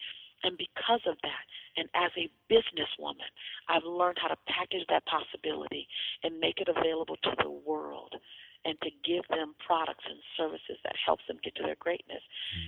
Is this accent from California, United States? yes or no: yes; Los Angeles, California, United States; I love that I come from Los Angeles.